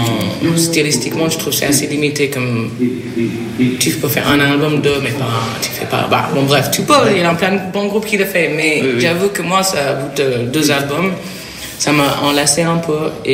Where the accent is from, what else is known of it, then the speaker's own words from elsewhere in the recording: Saint-Louis, Senegal; moved away as an adult; now in France; Oui, je suis de Saint-Louis. Et j'ai arrivé en France en 2008. J'étais là pour mes études.